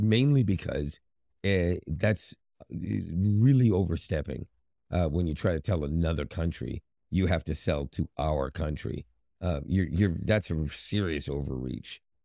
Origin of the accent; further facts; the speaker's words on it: Canada; and I'm Canadian, I'm embarrassed if this is true.